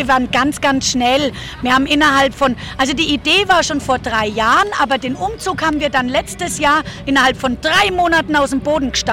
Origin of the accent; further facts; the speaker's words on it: Bavaria, Germany; born there; Oh, ich bin in Franken geboren und da ist man automatisch ein Faschingskind.